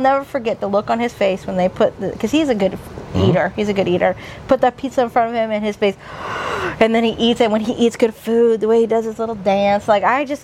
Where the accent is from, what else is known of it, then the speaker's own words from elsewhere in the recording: Benavides, Texas, United States; yeah, we're from Benavides, Texas.